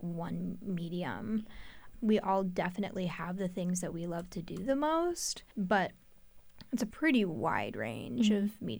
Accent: San Antonio, Texas, United States; now in Waco, United States; No, I am actually from San Antonio.

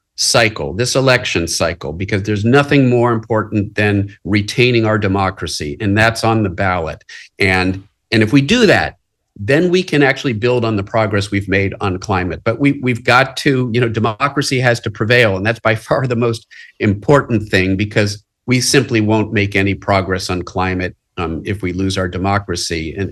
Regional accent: Pennsylvania, United States; any path to victory probably goes through Pennsylvania, my home state of Pennsylvania.

